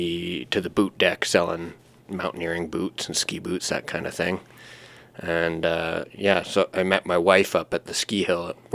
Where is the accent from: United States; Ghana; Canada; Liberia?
Canada; Smithers, British Columbia; born there; originally I was born in Smithers in 94, and so we were here for a decade before we left Prince George